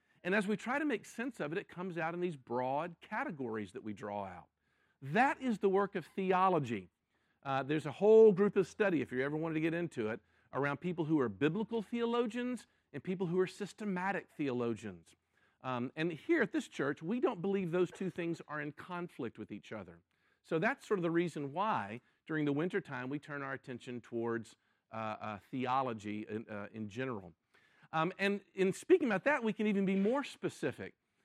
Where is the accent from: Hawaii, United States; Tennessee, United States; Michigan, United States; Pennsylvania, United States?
Tennessee, United States; Memphis; moved away as an adult; I was born in Memphis, Tennessee, was raised and went to high school there, even stuck around to go to college at what then was Memphis State University, now is the University of Memphis, and didn't even leave Memphis really to live any other place